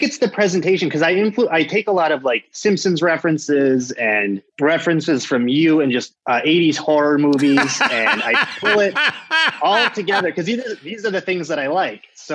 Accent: Michigan, United States; No, I'm from Michigan.

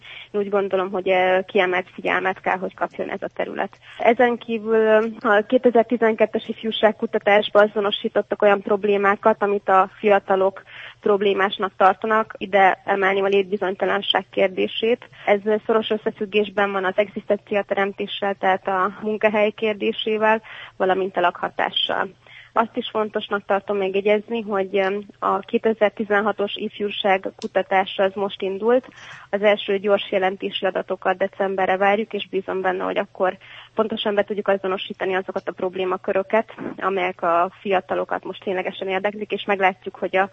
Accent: Hungary; Én Észak-Kelet-Magyarországról származom

